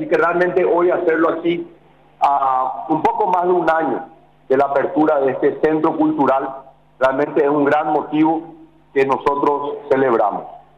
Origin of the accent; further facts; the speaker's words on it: Paraguay; más orgulloso de nuestra esencia como paraguayos.